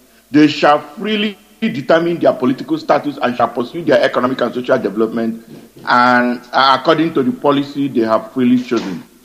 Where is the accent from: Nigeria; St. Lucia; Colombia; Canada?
Nigeria; Oguta, Imo; now in Houston, United States; I come from Arondi Onyemobi in Oguta, local government here in Biafra land. And I live here in Houston, Texas.